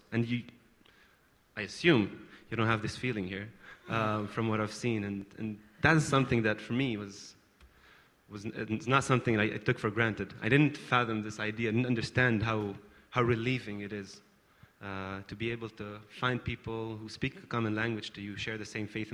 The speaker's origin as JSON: {"language": "English", "town": "Jerusalem", "region": "Jerusalem District", "country": "Israel", "tie": "born or raised there", "said": "I was born and raised in Jerusalem, spent 26 years there to an Arab, Christian, Palestinian, Israeli family, and I'm happy to break through. So my faith is Christian, and my people's group is the Arab people"}